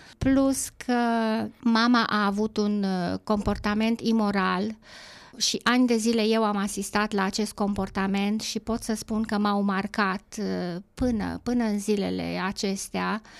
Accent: Harghita County, Romania; born there; M-am născut în Harghita, tatăl meu român, mama maghiară. Cel mai mult am crescut la bunici

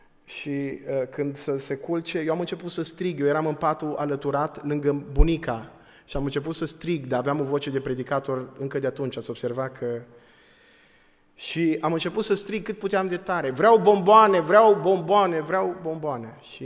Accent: Bihor County, Romania; eu am crescut într-un sat din județul Bihor

